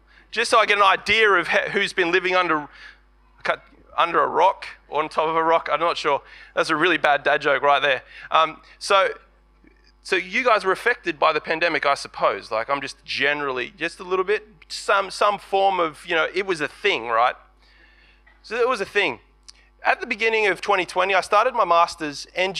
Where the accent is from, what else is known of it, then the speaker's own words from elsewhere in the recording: Gold Coast, Queensland, Australia; So I'm from the Gold Coast. I've been on the Gold Coast.